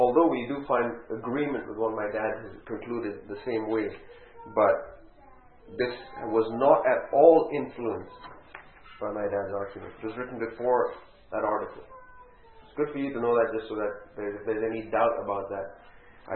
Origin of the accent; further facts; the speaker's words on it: India; Me being an Indian, I had to sacrifice and surrender the way I know people view me and my culture, being a patriarchal society where men many ways look down on women and treat women as second class. I wanted to be an enlightened Indian.